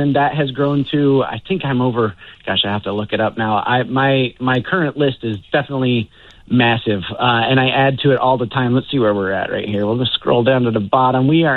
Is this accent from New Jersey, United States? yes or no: no; Iowa, United States; now in Los Angeles, United States; So I've been in Los Angeles for about 20 years. I'm from the Midwest. I grew up in Iowa.